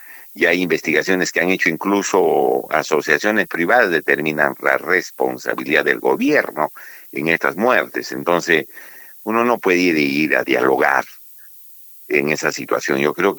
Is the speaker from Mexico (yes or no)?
no; Puno, Peru; por lo menos en mi tierra, en Puno, sigue en reclamos.